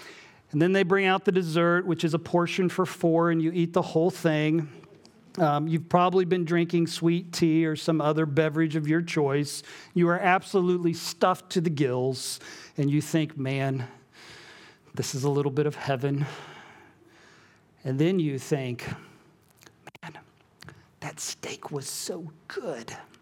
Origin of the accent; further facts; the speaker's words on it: United States; As an American, as a Mzungu, that means crazy white person, why would you come here